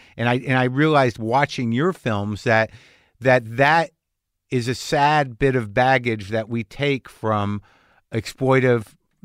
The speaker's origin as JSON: {"language": "English", "region": "Southwest", "country": "United States", "tie": "born or raised there", "said": "like I grew up in the Southwest"}